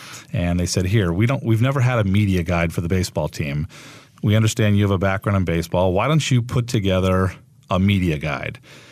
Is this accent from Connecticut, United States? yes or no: yes; Bristol, Connecticut, United States; The Bristol Red Sox were the AA Eastern League affiliate of the Boston Red Sox, and they were in my hometown.